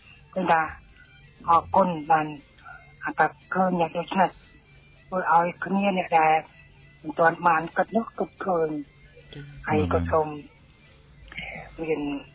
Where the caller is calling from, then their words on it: Kandal, Cambodia; មកពីខេត្តទៅខងស្នួរខេត្តកណ្ដាល